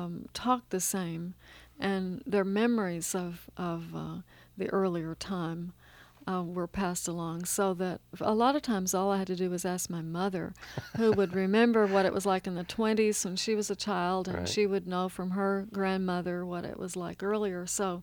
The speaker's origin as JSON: {"language": "English", "region": "Kentucky", "country": "United States", "tie": "born or raised there", "said": "It was actually inspired by a true story. In western Kentucky, in my hometown, an event such as this actually occurred."}